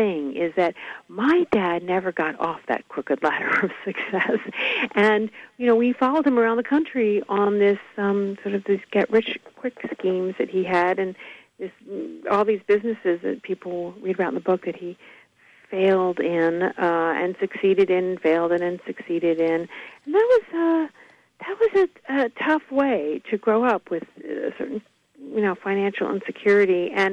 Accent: Mobile, Alabama, United States; born there; I was born in Mobile, and so our family has deep roots there.

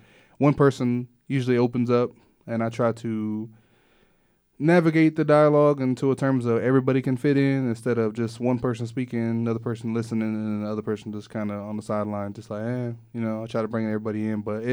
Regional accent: Waco, Texas, United States; especially in my lifetime of growing up in a very tight-knit community like South Waco.

